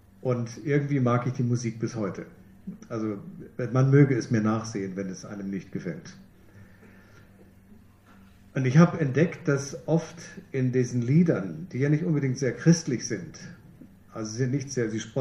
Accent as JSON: {"language": "German", "town": "Hanover", "region": "Lower Saxony", "country": "Germany", "said": "Ja, Norddeutsch. Ich bin Hannoveraner. Aber wenn ich nach Hause komme, dann denken die, ich komme aus dem tiefsten Süden."}